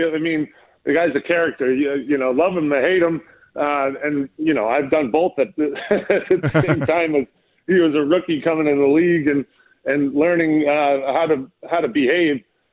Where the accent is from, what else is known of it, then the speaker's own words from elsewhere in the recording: Boston, Massachusetts, United States; Well, don't forget, I grew up in Boston, and that's where I got my dunks.